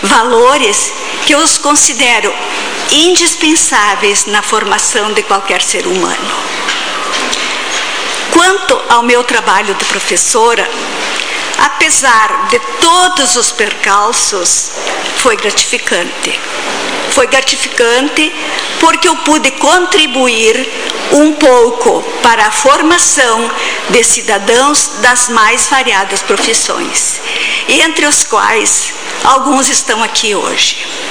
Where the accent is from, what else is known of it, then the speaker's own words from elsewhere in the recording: Transáqua, Brazil; born there; now in Juí, Brazil; Tenho duas cidades, uma Transáqua, onde eu nasci, e especialmente esta acolhedora e hospitaleira cidade de Juí, município de Juí, que me acolheu.